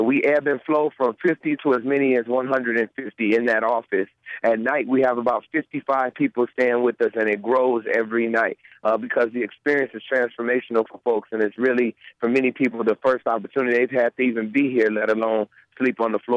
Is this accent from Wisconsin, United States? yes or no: no; Chicago, Illinois, United States; I'm from Chicago, Illinois, south side of Chicago.